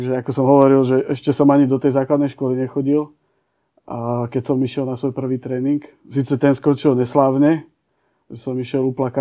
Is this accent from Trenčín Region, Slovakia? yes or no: yes; Lednické Rovne, Trenčín Region, Slovakia; A v tej dobe, keď ja som bol malý, tak naši mali v základnej škole u nás na Lednických rovniach kružok plameňa